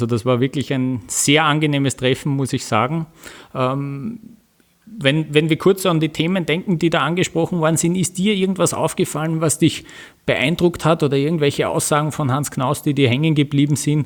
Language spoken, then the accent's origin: German; Austria; ich freue mich als Österreicher besonders schon auf deine Expertisen in der kommenden Saison wieder.